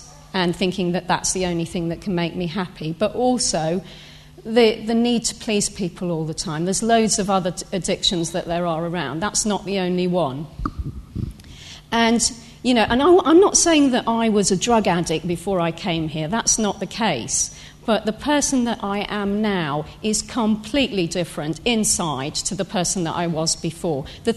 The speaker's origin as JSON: {"language": "English", "country": "Portugal", "tie": "born or raised there", "said": "I was brought up in Portugal."}